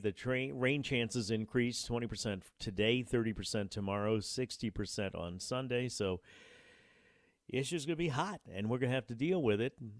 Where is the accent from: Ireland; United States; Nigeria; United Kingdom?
United States; And as an American, that concerns me